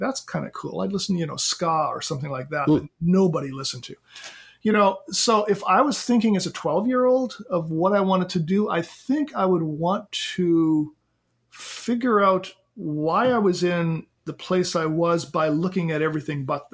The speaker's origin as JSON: {"language": "English", "country": "Canada", "moved": "as an adult", "lives_now": "United States", "said": "I am originally Canadian, taught in Canada before I came to the U.S. I have also taught in Kenya. I've taught in South Africa."}